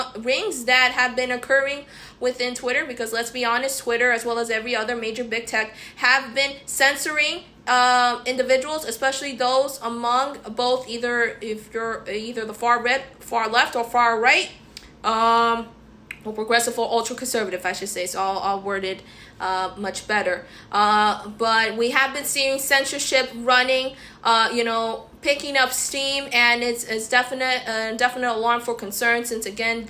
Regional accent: United States; But as an American, you know, living in this country, I'm angry.

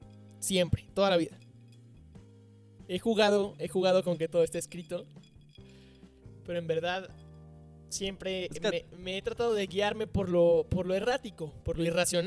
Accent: Mexico; Y no porque como mexicano, yo sé que pues quizás no nos beneficia, pero yo no pienso como mexicano.

